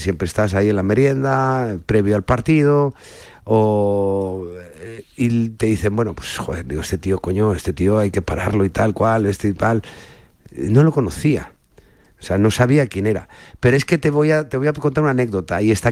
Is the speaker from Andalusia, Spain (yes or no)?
no; Osa de Montiel, Castilla-La Mancha, Spain; No, eran de mi pueblo, eran unos amigos de Osa de Montiel.